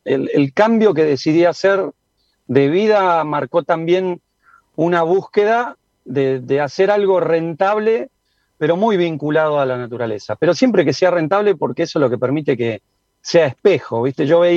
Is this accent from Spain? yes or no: no; General Las Heras, Buenos Aires Province, Argentina; Desde el lugar de donde soy, General Las Heras, siendo un productor y elaborador